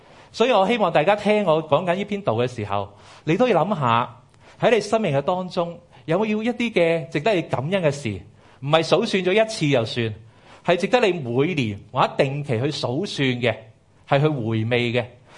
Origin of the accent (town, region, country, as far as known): Hong Kong